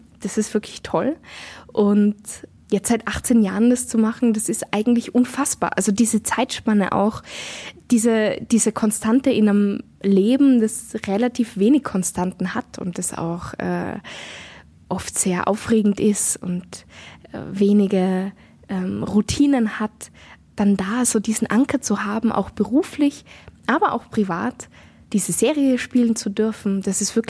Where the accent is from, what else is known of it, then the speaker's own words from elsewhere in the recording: Innsbruck, Tyrol, Austria; now in Berlin, Germany; Und ich habe das schon mal in meiner Heimat Innsbruck gemacht und jetzt mache ich es auch in Berlin ganz häufig